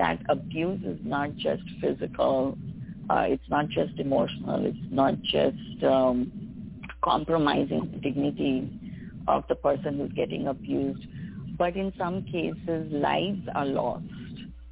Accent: India; as an Indian, that, you know, when I was growing up in India

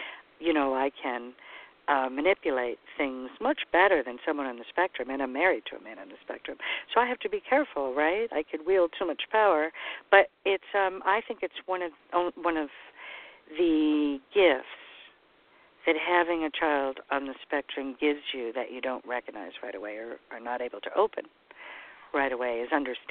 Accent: Ireland; I'm Irish. I'm very Irish.

